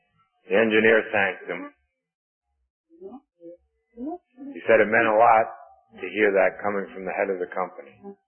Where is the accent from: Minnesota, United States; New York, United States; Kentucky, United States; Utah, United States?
New York, United States; Glen Head; When I was growing up in Glen Head, there was an elder there.